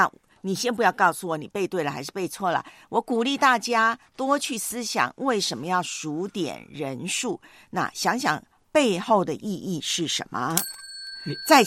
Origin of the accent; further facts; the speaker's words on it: Taiwan; 史上超强之一的台风，那么正吹着台湾我的老家